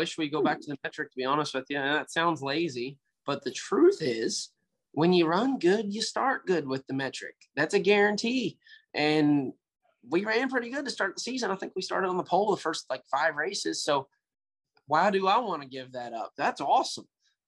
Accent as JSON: {"language": "English", "region": "Kentucky", "country": "United States", "said": "Look, I might be 24 years old, but I'm from Kentucky and we are great with technology."}